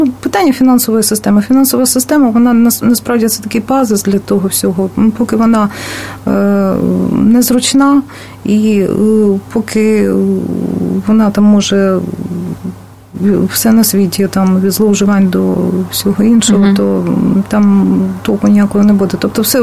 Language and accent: Ukrainian; Kyiv, Ukraine; Я киянка, і мене надзвичайно цікавила київська старовина.